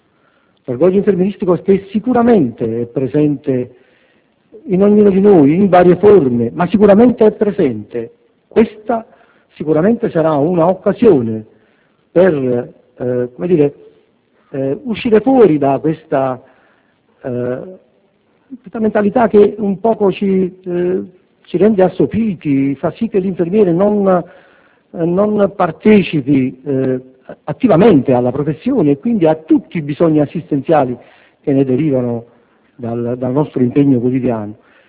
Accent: Naples, Campania, Italy; di Aniarti, siamo di Napoli, della Campania

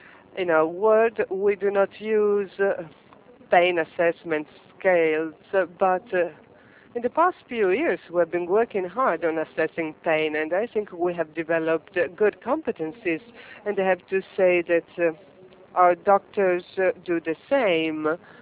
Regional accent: Alghero, Sardinia, Italy; I come from Sardinia, Alghero, and I work in an anesthesiology department.

